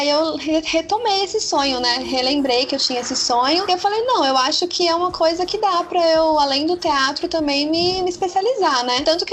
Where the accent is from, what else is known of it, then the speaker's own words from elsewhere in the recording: São Paulo, Brazil; eu nasci aqui, basicamente, né? É verdade, eu nasci na Moca e morava no começo da minha vida lá em Ermelino Matarazzo, mas com 4 anos eu já vim pra cá. Então, eu cresci aqui, eu tenho esse contato muito forte com o bairro.